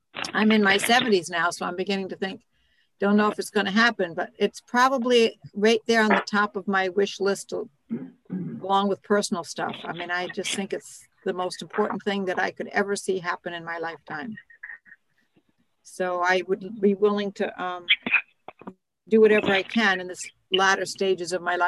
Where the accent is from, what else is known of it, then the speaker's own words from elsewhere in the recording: Rhode Island, United States; I'm from Rhode Island, and I didn't put the video on because I'm already in my bathrobe.